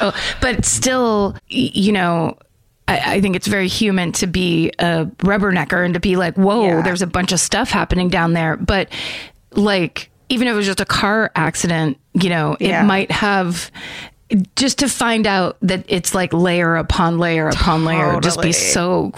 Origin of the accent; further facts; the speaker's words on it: Patchogue, New York, United States; my hometown of Patchogue, New York, on Long Island.